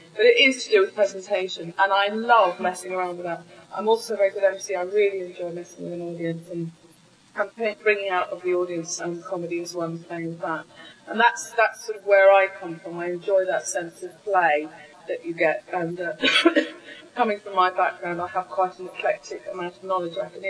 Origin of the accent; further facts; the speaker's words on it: South East England, United Kingdom; also born or lived in Canada; ended up being brought up in a sort of commune in Sussex. And I speak the way I do, and how I present myself to the world is actually a device, if you like, because it's nothing to do with my background.